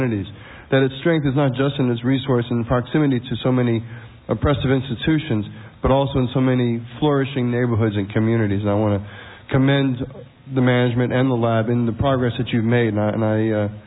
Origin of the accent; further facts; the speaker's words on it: California, United States; also born or lived in Washington, D.C.; from Southern California. Although I am also from Washington, D.C. from many years ago.